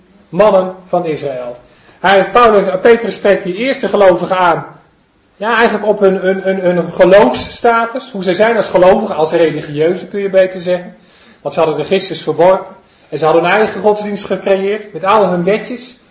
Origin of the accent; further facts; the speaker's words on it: Gelderland, Netherlands; Ik kom ook weer niet van oorsprong uit Holland hoor. Ik kom uit de Betuwe, van Flipje, weet u wel.